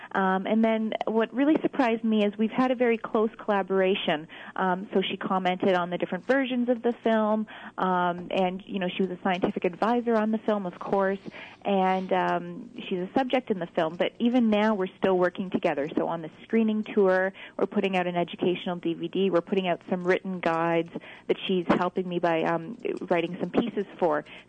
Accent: Canada; now I'm Canadian, so but we do have similar systems.

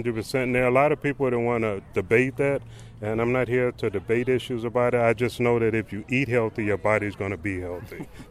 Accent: Chicago, Illinois, United States; I was raised in Chicago, 55th and Union, 61st and Morgan, in that area.

